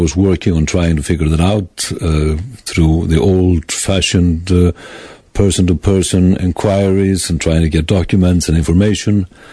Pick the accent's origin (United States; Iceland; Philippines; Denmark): Iceland; worked in mostly the broadcasting environment in my home country, Iceland, until 2010, when I joined WikiLeaks